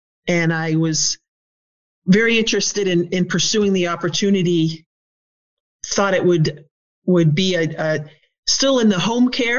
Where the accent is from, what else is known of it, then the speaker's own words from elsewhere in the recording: Vermont, United States; And I am a native Vermonter, so I grew up in Vermont.